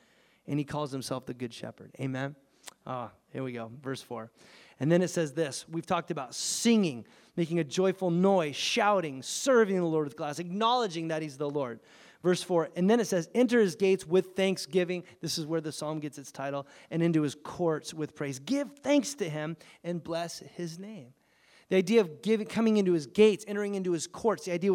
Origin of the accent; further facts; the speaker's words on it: California, United States; I grew up in Southern California. I didn't, herd sheep.